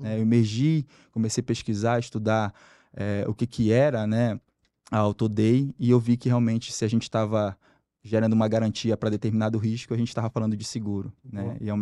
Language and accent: Portuguese; Santarém, Pará, Brazil; Nós somos de Santarém do Pará, né? Lá no oeste paraense.